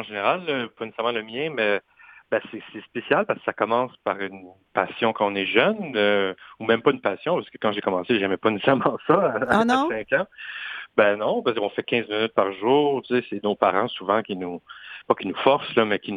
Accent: Joliette, Quebec, Canada; moi, j'ai grandi à Joliette même. J'ai fait mes études à Joliette.

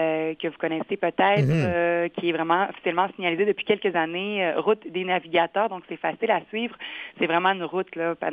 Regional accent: Quebec, Canada; je suis native de la Beauce, comme toi.

